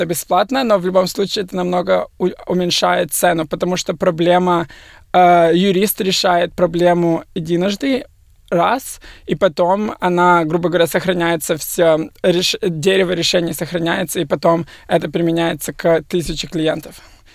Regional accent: Odesa, Odesa Oblast, Ukraine; moved away as an adult; now in Melbourne, Australia; Я из Одессы приехал сейчас в Мельбурн 7 лет назад, чтобы учиться.

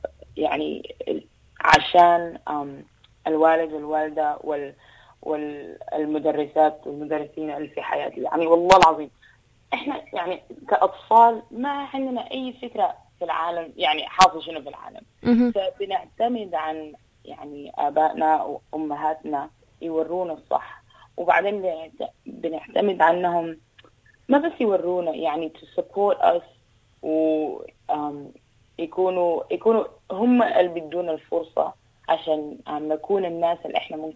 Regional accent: Sudan; born there; أنا زولة مسلمة أو أنا زولة اتولدت في السودان

